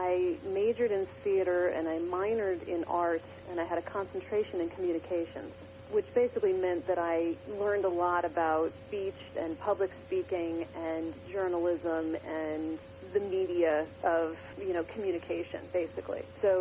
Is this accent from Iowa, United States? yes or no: no; Philadelphia, Pennsylvania, United States; now in Santa Fe, United States; I was born and raised a Quaker in Philadelphia. And I should actually make an aside and let people know, now that I'm out here in Santa Fe, New Mexico, people rarely have any idea what Quakerism is about out here.